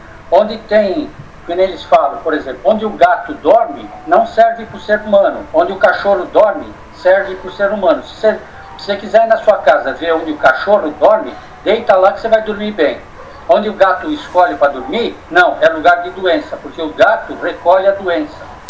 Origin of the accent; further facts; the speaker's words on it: São Paulo, Brazil; eu vejo isso, via isso desde quando eu era pequeno lá no Ipiranga, que eu morava em São Paulo